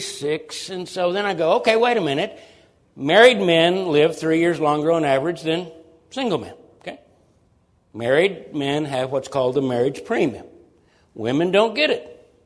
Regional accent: Texas, United States; Because it's like the joke that where I grew up in Texas

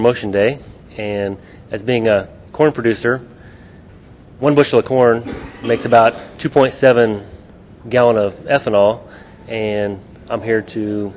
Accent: Illinois, United States; I'm from East Central Illinois. I live in the Tuscola area.

